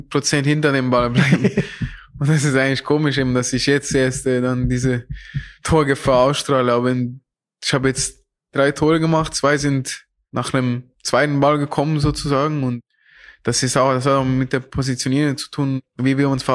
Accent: Switzerland

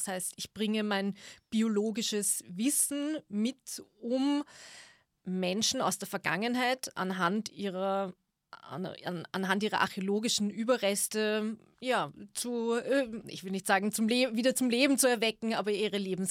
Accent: Lower Austria, Austria; wir sind als Kinder im Weinviertel in den Steinbrüchen dort, das gab es so rund um Eggenburg

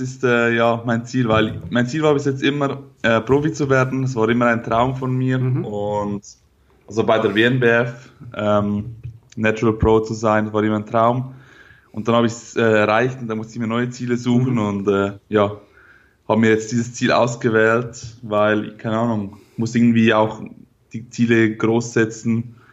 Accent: Switzerland; Ich komme aus der Schweiz, wie man hört.

